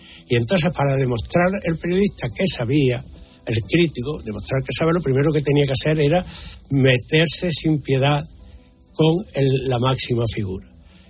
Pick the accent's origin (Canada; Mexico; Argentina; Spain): Spain; Estepa, Andalusia; born or raised there